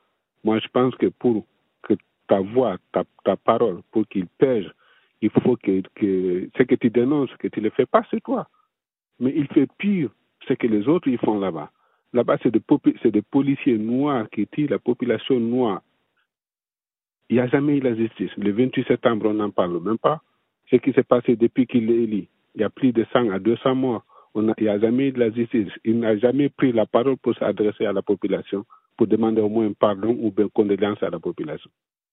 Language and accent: French; Guinea; je suis guinéen.